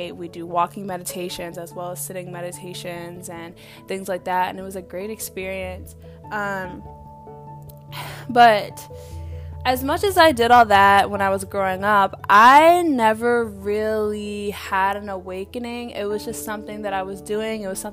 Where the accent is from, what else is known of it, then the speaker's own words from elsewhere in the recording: Baton Rouge, Louisiana, United States; But I grew up in Baton Rouge, Louisiana.